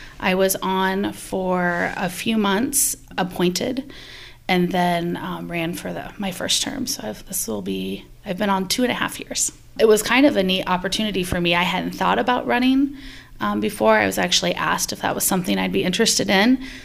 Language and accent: English; Davenport, Iowa, United States; also born or lived in Washington, United States; I actually am originally from Davenport. My family moved to this area and I graduated from Washington.